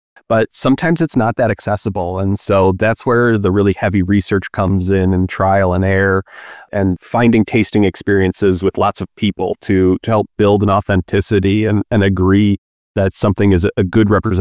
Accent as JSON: {"language": "English", "town": "Chicago", "region": "Illinois", "country": "United States", "tie": "born or raised there", "said": "Barbecue is a massive term, and I grew up in Chicagoland, and barbecue to me was putting something on a grill and slathering some barbecue sauce on that."}